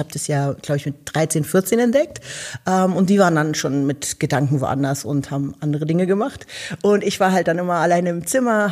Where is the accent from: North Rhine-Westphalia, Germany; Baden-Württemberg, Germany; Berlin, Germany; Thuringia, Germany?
Berlin, Germany; Da war ein Park bei mir um der Ecke. Ich bin in Pankow aufgewachsen.